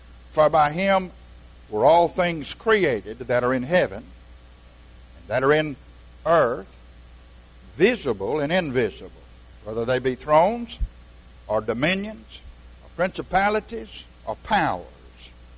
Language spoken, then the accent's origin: English; Houston, Texas, United States; And I grew up in Houston as a boy, but we'd go to home. Tenney Hall was our home.